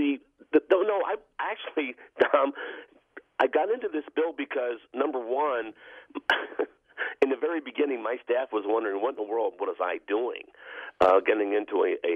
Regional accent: Pennsylvania, United States; I'm from Lebanon County.

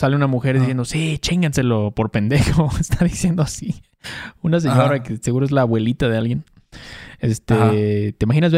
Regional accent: Mexico City, Mexico; Somos chilangos.

